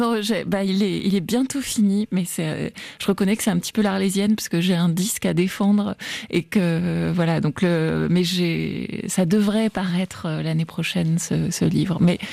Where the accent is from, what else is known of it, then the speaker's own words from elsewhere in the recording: Tarbes, Occitanie, France; Moi aussi, je viens du sud de la France. Je viens de Tarbes.